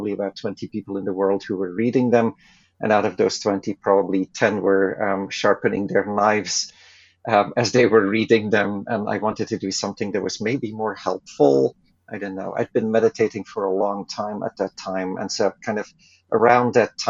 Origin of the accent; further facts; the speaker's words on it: Belgium; now in -; So I'm originally from Belgium, where I wanted to be happy, I guess.